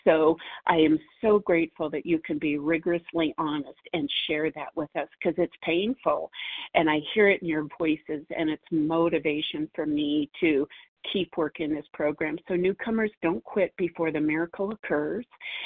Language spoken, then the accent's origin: English; Montana, United States; I am from Montana.